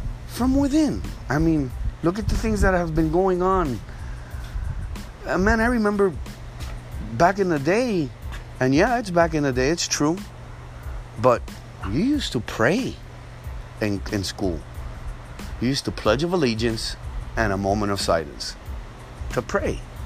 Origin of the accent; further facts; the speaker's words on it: Miami, Florida, United States; English is a second language; Growing up in Miami, there were Americans, and believe me, they didn't know what the fuck to do with us because I had blonde hair and green eyes, but I didn't speak fucking English.